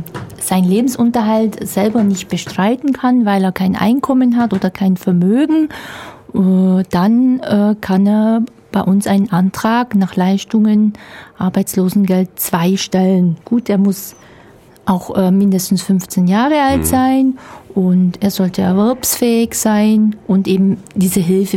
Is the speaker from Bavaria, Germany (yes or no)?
yes; Bavaria, Germany; now in Ulm, Germany; Ursprünglich komme ich aus dem Landkreis Günzburg.